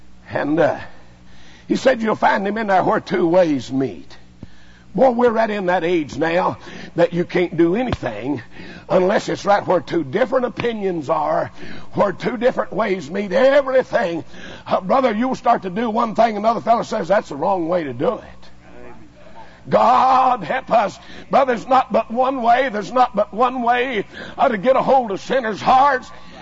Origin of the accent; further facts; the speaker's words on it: Kentucky, United States; Said, well, I got my driver's license. I said, I'm from Kentucky.